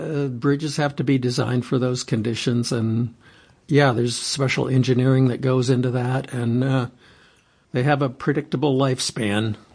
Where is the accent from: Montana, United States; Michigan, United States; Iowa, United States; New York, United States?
Michigan, United States; Traverse City; I grew up in Traverse City in the northwest part of the Lower Peninsula on the west side of the state. So we had a lot of lake effect snow there.